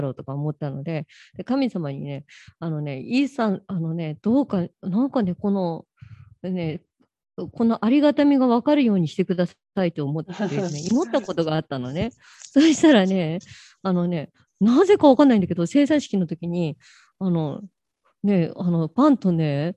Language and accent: Japanese; Hokkaido, Japan; 私は北海道出身なので、北海道って教会いっぱいあるんですよ。